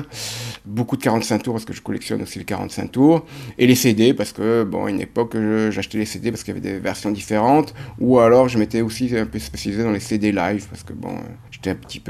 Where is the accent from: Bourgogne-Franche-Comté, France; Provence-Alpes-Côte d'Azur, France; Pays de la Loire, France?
Provence-Alpes-Côte d'Azur, France; Cannes; À savoir que moi, je viens de la ville de Cannes